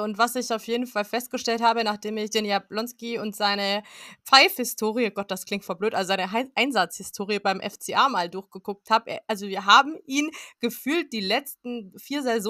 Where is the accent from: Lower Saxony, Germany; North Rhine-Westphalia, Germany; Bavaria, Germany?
Bavaria, Germany; Augsburg; wir wissen das alle als Augsburger und Augsburgerinnen